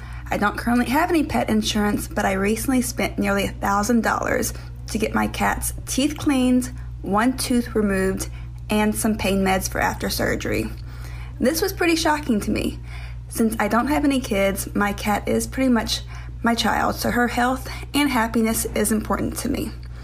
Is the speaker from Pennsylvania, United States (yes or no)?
no; Houston, Texas, United States; I'm from Houston, Texas.